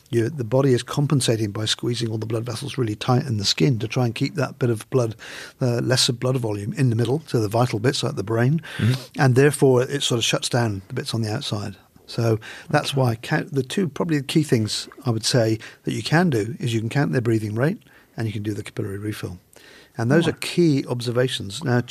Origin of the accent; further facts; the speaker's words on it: England, United Kingdom; Oh, mate, I'm an Englishman.